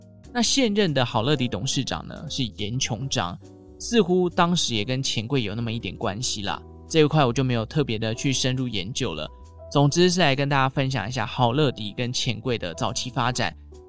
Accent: Taichung, Taiwan; 那像我们中部台中人呢就会说银柜或者是美乐蒂啦，这个算是我们中部人的一个暗语

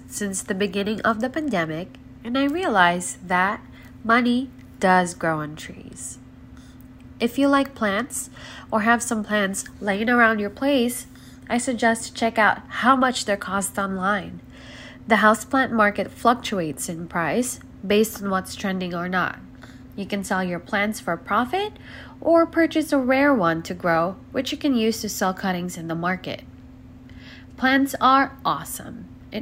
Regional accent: Chino Hills, California, United States; I'm from Chino Hills, California.

